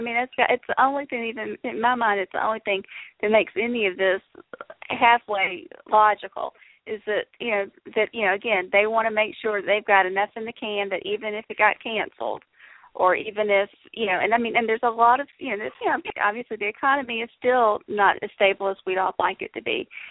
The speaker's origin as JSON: {"language": "English", "region": "the South", "country": "United States", "said": "As a Southerner, I'm not really excited about Clyde."}